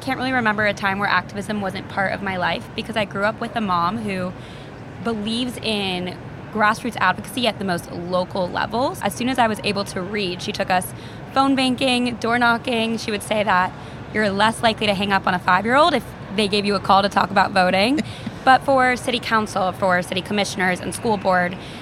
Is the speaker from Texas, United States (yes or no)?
no; Palm Beach Gardens, Florida, United States; Yes, I grew up in South Florida in Palm Beach Gardens.